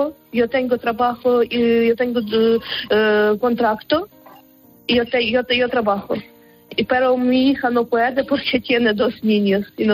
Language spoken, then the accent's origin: Spanish; Brovary, Kyiv Oblast, Ukraine; Spanish is a second language; vivimos 12 kilómetros en Kiev, en Zbrovarij.